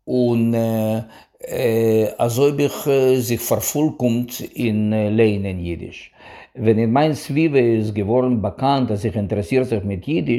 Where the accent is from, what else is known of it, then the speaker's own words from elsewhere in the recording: Berdychiv, Zhytomyr Oblast, Ukraine; German is a second language; also born or lived in Vinnytsia; Ich stamme von Ukraine. Ich bin geboren geworden in der Stadt Vinnytsia